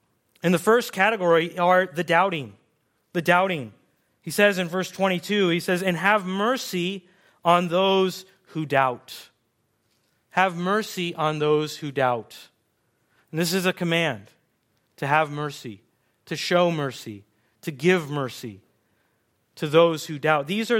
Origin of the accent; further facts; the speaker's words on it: Russia; moved away; I remember as a kid growing up in Russia, one of the hardest aspects of growing up in Russia is that no one comes and visits you.